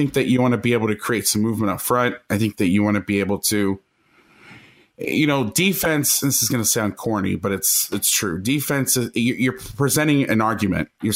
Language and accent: English; Orlando, Florida, United States; I was a student at the University of Miami. I grew up in Orlando. I loved the Dolphins growing up.